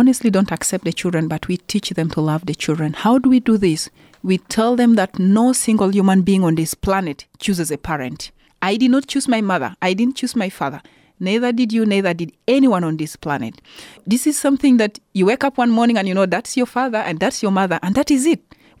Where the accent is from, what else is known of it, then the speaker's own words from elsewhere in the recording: Uganda; I have a training as a teacher. I was born and raised in Uganda.